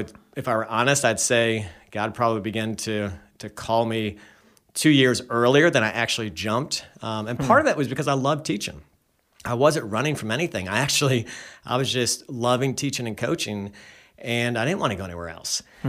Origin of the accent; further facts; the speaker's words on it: Charlotte, North Carolina, United States; Yeah, so I grew up here in Charlotte and went to UNC Chapel Hill, studied education, came back here and taught school, coached tennis, loved it.